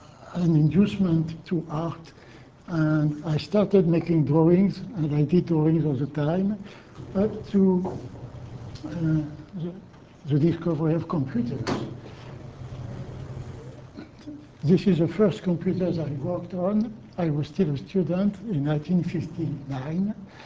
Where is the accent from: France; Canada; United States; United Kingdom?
France; English is a second language; This was what interested me in art when I grew up in France.